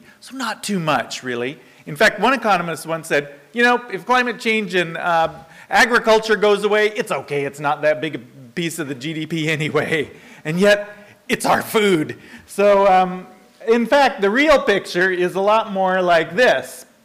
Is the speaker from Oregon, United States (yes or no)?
no; Washington, United States; also born or lived in Louisiana; And I was down in Louisiana for about 5 years. I'm from Washington State, and I grew up catching an awful lot of salmon, I have to say.